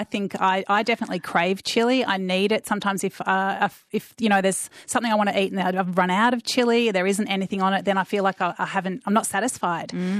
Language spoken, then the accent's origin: English; Australia; growing up in Australia these days, you do get exposed to so much food from different places